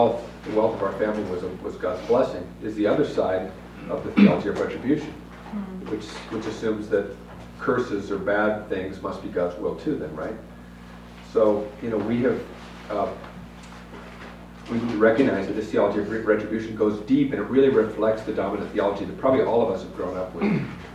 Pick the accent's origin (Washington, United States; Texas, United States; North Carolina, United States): Washington, United States; Mercer Island; I grew up on Mercer Island, which is a wealthy suburb of Seattle, and grew up with all kinds of benefits, you know, water skiing on the lake every day during the summer, and skiing every weekend up in the Cascades